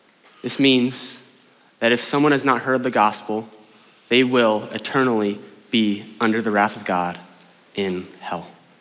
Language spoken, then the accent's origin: English; Jacksonville, Florida, United States; If you know me, you know that I grew up in Jacksonville, Florida.